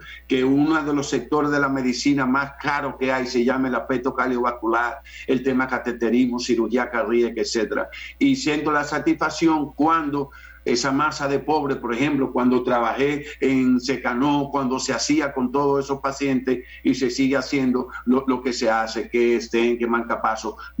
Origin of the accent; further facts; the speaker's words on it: Dominican Republic; la inmensa mayoría de los médicos del pueblo dominicano somos dominicanos.